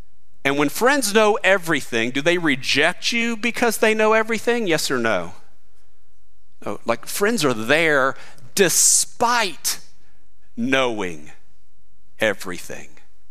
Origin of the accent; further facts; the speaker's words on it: Orlando, Florida, United States; also born or lived in Winter Park; We had been living in Orlando, Florida. I was born in Winter Park